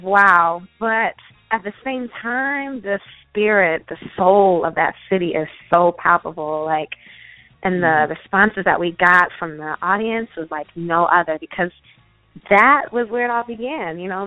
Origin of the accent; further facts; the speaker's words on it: Chicago, Illinois, United States; Well, we started out in Chicago. I'm from Chicago, so